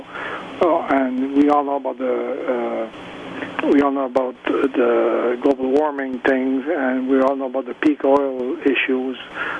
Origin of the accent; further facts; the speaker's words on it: Prince Edward Island, Canada; born there; now in Quebec City, Canada; I come from a co-op background also. I was born in the Cajun region in PEI, which is all co-op when I was young.